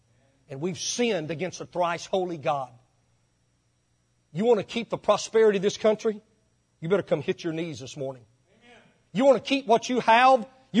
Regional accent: United States; I'm an American. That's what I am.

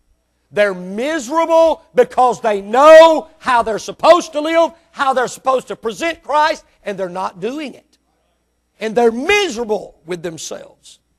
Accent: United States; I am an American, and we have lived and fared sumptuously for years and years and years.

